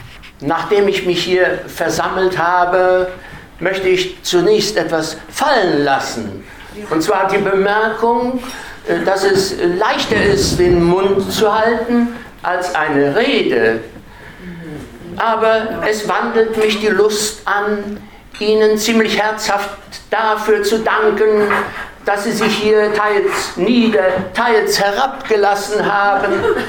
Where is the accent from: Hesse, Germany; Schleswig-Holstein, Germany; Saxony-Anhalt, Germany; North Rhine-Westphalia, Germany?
Hesse, Germany; Gelnhausen; ich komme aus Gelnhausen